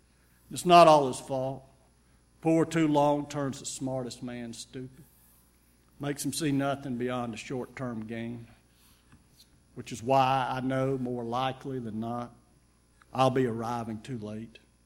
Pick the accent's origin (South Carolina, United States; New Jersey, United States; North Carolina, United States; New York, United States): North Carolina, United States; When I was growing up in Western North Carolina, my uncle was a farmer and had a farm near Boone